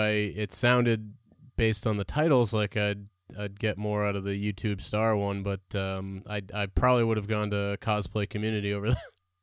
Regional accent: Boston, Massachusetts, United States; Yeah, because I'm from the Boston area

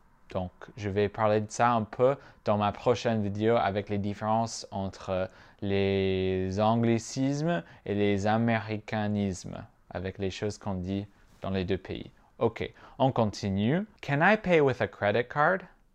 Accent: Midwest, United States; accent: Midwestern US; French is a second language; C'est peut-être mon accent du Midwest des États-Unis

